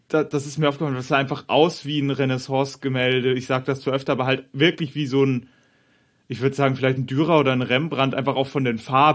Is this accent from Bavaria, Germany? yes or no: yes; Bavaria, Germany; ich bin ja in Bayern aufgewachsen.